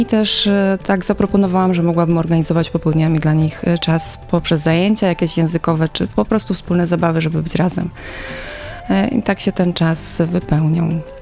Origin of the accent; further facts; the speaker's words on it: Buk, Greater Poland Voivodeship, Poland; bo pochodzę z Buku pod Poznaniem.